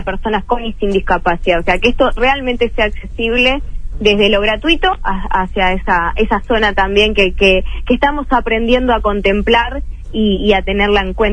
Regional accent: Montevideo, Uruguay; now in Maldonado, Uruguay; Yo soy de Montevideo, pero realmente estar conviviendo acá con los artistas me ha hecho conocer muchísimos elencos muy buenos.

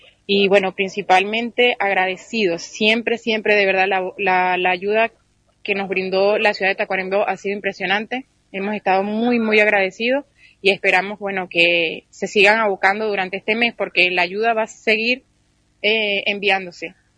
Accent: Caracas, Capital District, Venezuela; yo soy de Caracas, donde hubo grandes daños.

